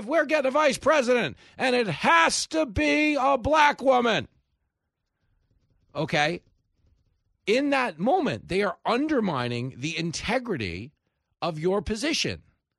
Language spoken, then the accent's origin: English; United States; I am making this point about Lloyd Austin as an American. As an American, okay?